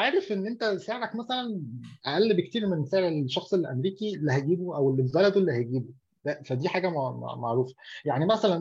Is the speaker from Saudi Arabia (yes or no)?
no; Egypt; يعني احنا كمصريين الحمد لله يعني سمعتنا مش وحشه